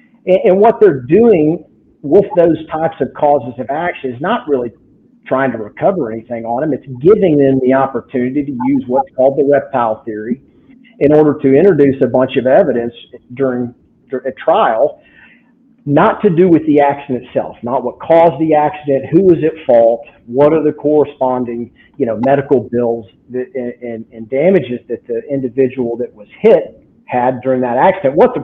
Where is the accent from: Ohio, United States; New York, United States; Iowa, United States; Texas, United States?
Texas, United States; Amarillo; now in San Antonio, United States; I'm based in San Antonio, Texas. Our company is Double Diamond Transport. I grew up in Amarillo, Texas. So that's probably why I sound like a redneck.